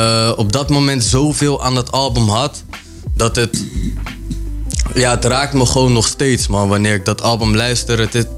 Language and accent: Dutch; Harderwijk, Gelderland, Netherlands; Ik kom uit Harderwijk.